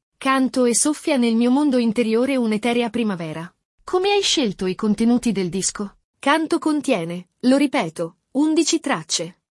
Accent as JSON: {"language": "Italian", "town": "Cremona", "region": "Lombardy", "country": "Italy", "tie": "born or raised there", "said": "Sono nata a Cremona, la città dei violini. Fino all'età di 7 anni sono cresciuta in una casa famiglia, perché non avevo i genitori."}